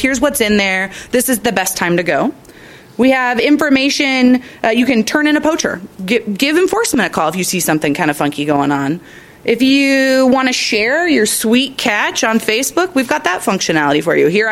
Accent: Washington, United States; my brother is an avid fisherman, and we grew up out in Grace Harbor, and my dad used to take him fishing all the time.

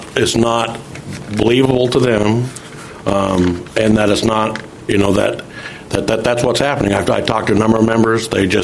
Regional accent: Yakima, Washington, United States; I'm here from Yakima.

